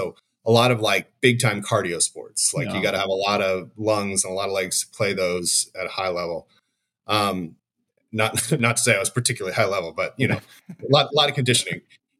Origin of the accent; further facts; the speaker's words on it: Arlington, Texas, United States; So I grew up in Texas in the Dallas Fort Worth area, a city called Arlington. It's right between Dallas and Fort Worth.